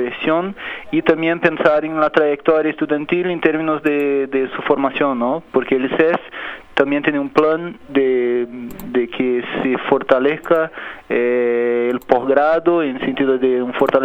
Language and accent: Spanish; Brazil; Spanish is a second language; moved away as an adult; now in Rivera, Uruguay; yo ahora estoy radicado en Rivera. Claro. Hace un año y algunos meses que llegué acá. Vengo desde Brasil. Estaba antes de venir acá, hacía parte de mis estudios de doctorado en la ciudad de Florianópolis, en una universidad pública, sí, Santa Catarina.